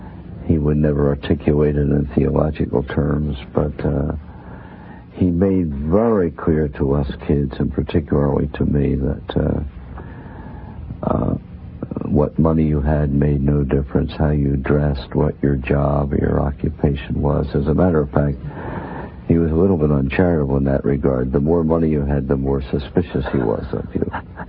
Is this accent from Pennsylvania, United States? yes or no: yes; Pennsylvania, United States; I grew up in Pennsylvania.